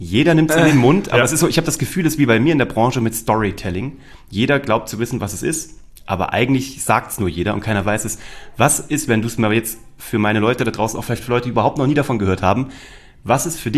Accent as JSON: {"language": "German", "town": "Kassel", "region": "Hesse", "country": "Germany", "said": "Ich komme aus Kassel, ich bin nicht so weit weg."}